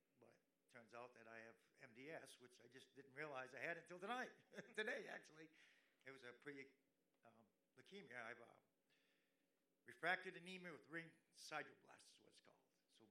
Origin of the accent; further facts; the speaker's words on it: Maine, United States; I'm from Maine.